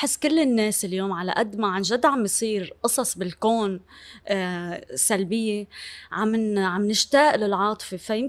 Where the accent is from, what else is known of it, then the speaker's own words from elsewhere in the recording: Syria; now in Lebanon; بس أنا لو رجعت على سوريا كمان أكيد، لأنه يعني حتى إذا بدي رحلك على جغرافيا والطقس، جو ضيعتنا كتير قاسي بالشتاء